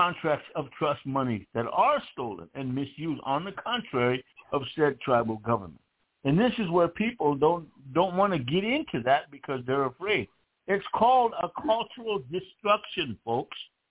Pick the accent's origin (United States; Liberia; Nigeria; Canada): United States; South Dakota; I come from … on the Pine Ridge Indian Reservation